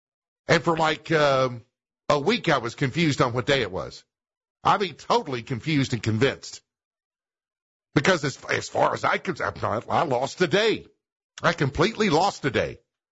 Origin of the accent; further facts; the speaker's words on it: Seymour, Tennessee, United States; After all that wildfire stuff that we had up in Ware's Valley, parts of Seymour, my hometown.